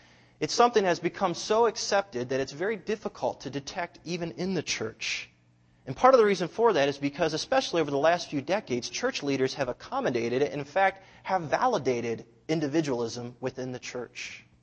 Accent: United States; Why? Because I'm an American.

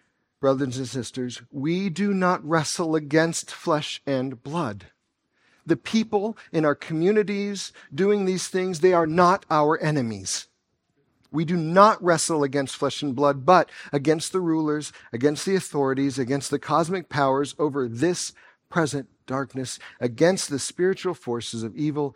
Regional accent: Wichita, Kansas, United States; When I was growing up in Kansas, during the Summer of Mercy, I lived in Wichita

